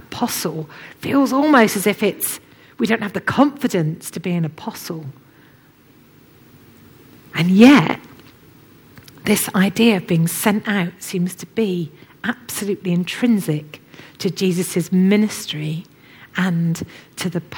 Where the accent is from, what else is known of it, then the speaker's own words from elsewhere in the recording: United Kingdom; because we're British people